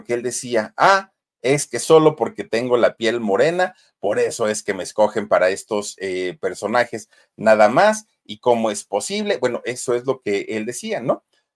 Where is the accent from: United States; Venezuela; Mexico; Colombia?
Mexico; pero así somos los mexicanos, ¿no?